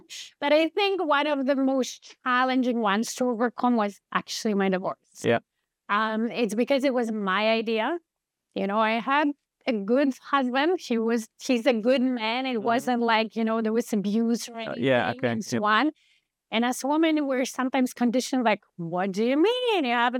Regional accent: Poland; I come from Poland.

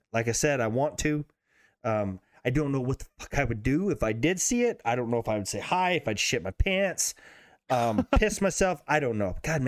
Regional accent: United States; So like being American raised, you know that we're force fed what we need to hear, you know, to keep our pride, keep our country going.

